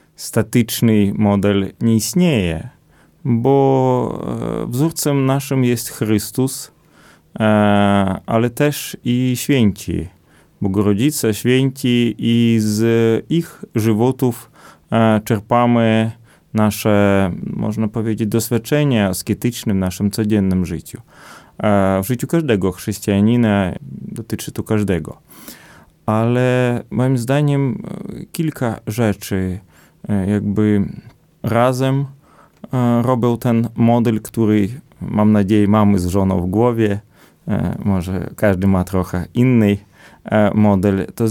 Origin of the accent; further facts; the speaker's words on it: Podlaskie Voivodeship, Poland; kiedyś na wiosce, tu u nas na Podlasiu, za bardzo nie myśleli o jakimś wychowaniu dzieci